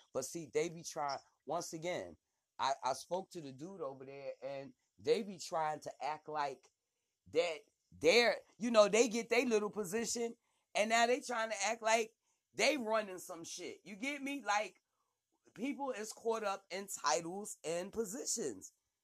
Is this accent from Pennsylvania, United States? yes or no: yes; Philadelphia, Pennsylvania, United States; I was like, I'm from Philly.